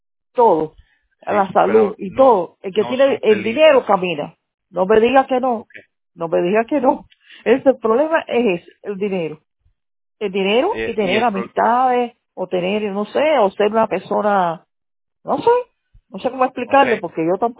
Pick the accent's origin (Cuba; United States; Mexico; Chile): Cuba; moved away; Mi hermana, mi familia, mi sobrino, que yo vine de Cuba y ellos sí están aquí hace muchos años